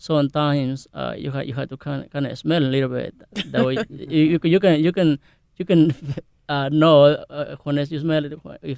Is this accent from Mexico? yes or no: yes; Puerto Vallarta, Jalisco, Mexico; I am from Puerto Vallarta. That's on the Pacific coast